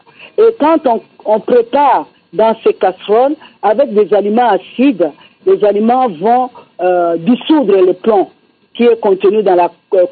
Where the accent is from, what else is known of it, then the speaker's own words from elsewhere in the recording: DR Congo; chez nous, en RDC